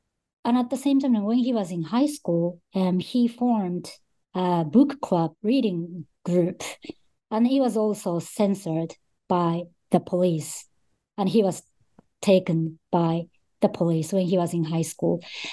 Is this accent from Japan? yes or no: yes; Japan; also born or lived in Russia; But mostly I grew up in Japan.